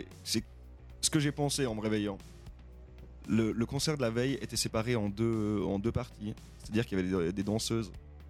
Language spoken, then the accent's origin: French; Germany; je suis allemand, je ne sous-estime jamais un allemand